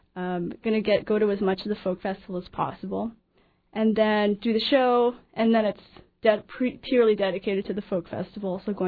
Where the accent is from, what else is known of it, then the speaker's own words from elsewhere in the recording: Calgary, Alberta, Canada; Okay. I grew up in Calgary.